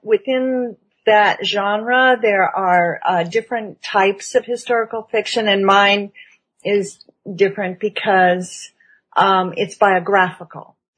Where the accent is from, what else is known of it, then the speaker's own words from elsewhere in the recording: California, United States; also born or lived in Miami; now in Canada; I was born in Miami. I was raised in California, and I am aged in Canada.